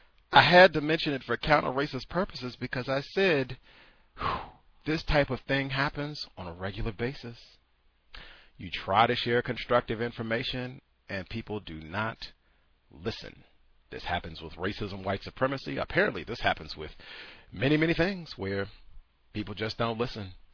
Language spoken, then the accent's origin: English; Virginia, United States; born there; I was supposed to see this because I've said I was born in Virginia, so, you know, the whole state of Virginia loves Michael Vick and watched his career.